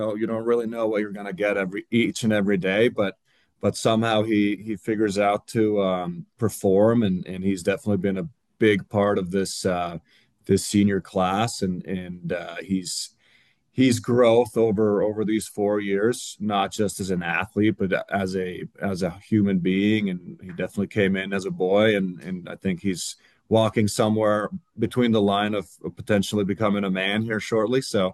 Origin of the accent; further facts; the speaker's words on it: Finland; growing up in Finland and getting to race World Cups